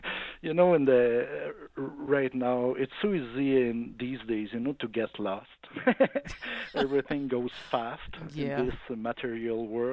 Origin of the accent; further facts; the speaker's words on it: Montreal, Quebec, Canada; first language French; English is a second language; I came from Montreal, Quebec, in Canada. So my first language is French.